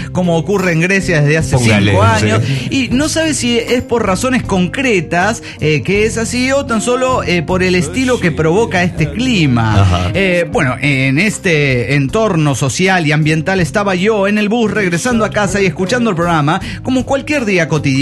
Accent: Cali, Valle del Cauca, Colombia; born or raised there

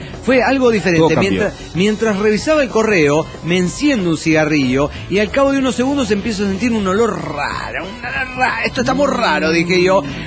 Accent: Chichinales, Río Negro, Argentina; now in Mar del Plata, Argentina; A los 10 años me fui a vivir allá a Chichinales, pero nací aquí en Mar del Plata.

